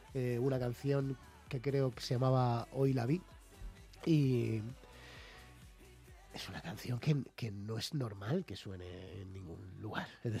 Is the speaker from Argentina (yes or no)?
no; Molina de Segura, Region of Murcia, Spain; alguien en mi pueblo, en Molina, empezó a recopilar esas recetas y a pasármelas.